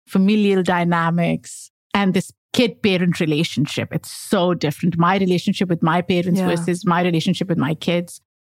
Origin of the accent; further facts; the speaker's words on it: Pakistan; I grew up in Pakistan